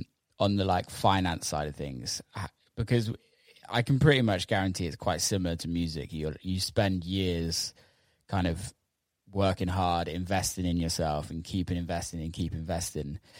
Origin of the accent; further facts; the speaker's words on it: Detroit, Michigan, United States; And I guess growing up in Detroit, that's kind of all you see.